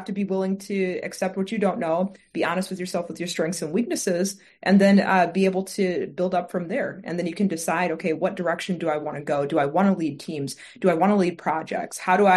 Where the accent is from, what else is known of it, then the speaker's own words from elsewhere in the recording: Milwaukee, Wisconsin, United States; I'm from Milwaukee, Wisconsin.